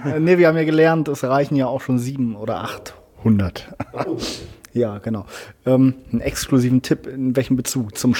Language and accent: German; Helmstedt, Lower Saxony, Germany; born there; ich komme gebürtig aus der Helmstedter Ecke, das ist so A2, 25 Minuten in die westliche Richtung, dann bist du von Magdeburg nach Helmstedt gefahren und da aus der Ecke komme ich eigentlich gebürtig her